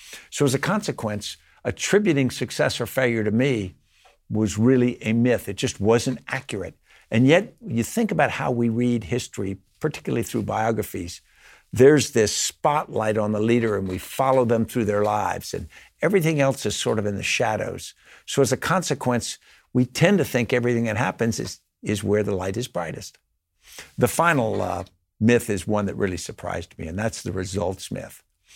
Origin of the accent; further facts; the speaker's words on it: Virginia, United States; I grew up near Washington or near Robert E. Lee's boyhood home. I live about 70 feet from it now. I went to Washington Lee High School.